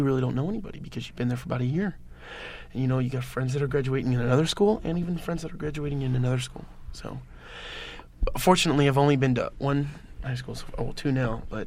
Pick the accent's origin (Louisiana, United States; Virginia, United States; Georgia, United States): Virginia, United States; Fort Belvoir; born there; also born or lived in Alabama / Kentucky / Washington / California; I was born in Virginia, Fort Belvoir, right outside of D.C. And I've lived all the coasts. I've lived in Virginia, Alabama, Kentucky, Washington State, California, Carmel, and now here.